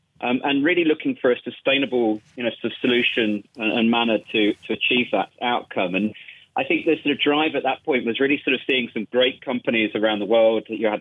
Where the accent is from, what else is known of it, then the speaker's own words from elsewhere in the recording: England, United Kingdom; also born or lived in Singapore; I mean, I'm originally from England, but spent about 12 years living in sort of Singapore and working across Asia.